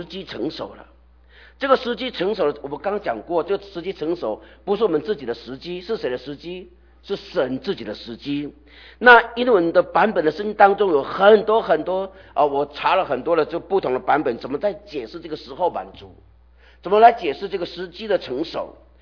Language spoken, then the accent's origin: Chinese; China; 也就是当用我们中国人的话说，是当天时地利人和俱全的时候